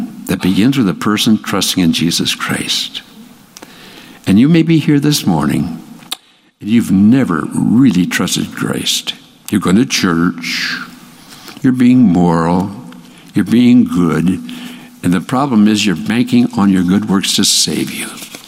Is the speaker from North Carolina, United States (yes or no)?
no; Minnesota, United States; I grew up in a little town, a country hick. My wife grew up in a little town in Iowa. I grew up in Minnesota.